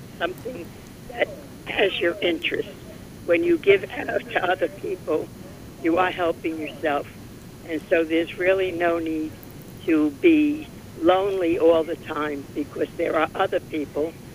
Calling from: Morristown, New Jersey, United States; I'm calling from Morristown, New Jersey.

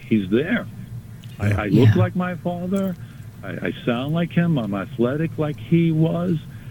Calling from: New York, United States; from Long Island.

